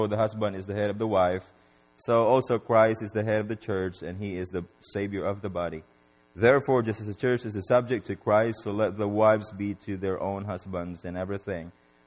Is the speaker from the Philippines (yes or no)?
yes; Philippines; Where I grew up in the Philippines, people tend to stay in one location most of the time.